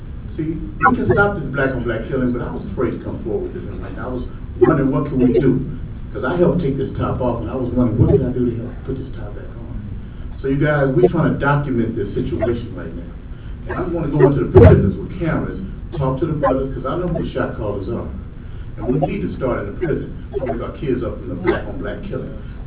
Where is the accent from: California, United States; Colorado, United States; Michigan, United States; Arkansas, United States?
California, United States; Compton; I came from a broken home as a kid, growing up in Watson, Compton.